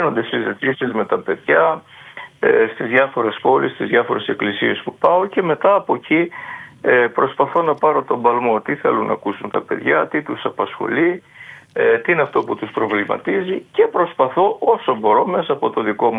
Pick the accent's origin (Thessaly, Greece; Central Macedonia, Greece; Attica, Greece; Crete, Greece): Crete, Greece; Εσείς είστε από την Κρήτη και εγώ είμαι από την Κρήτη